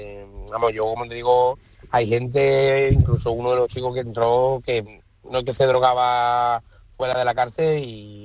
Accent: Utrera, Andalusia, Spain; pues yo dije que era Utrera y sí, pues dije, o sea, coño, pues yo también soy de Utrera

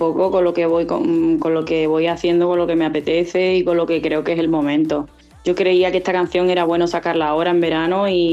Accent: Andalusia, Spain; sobre todo de ir para Andalucía, que ya sabes que es mi tierra

